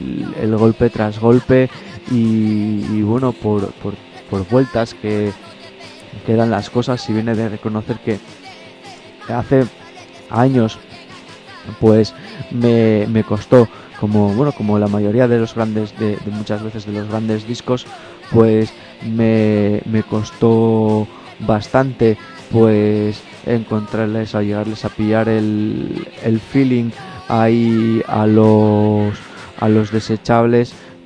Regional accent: Asturias, Spain; unos paisanos míos ahí desde mi tierra, desde Asturias

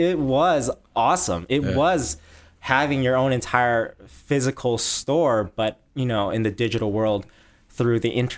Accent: Oakland, California, United States; So I grew up in California in this place called Oakland. You know, I moved around a lot as a kid.

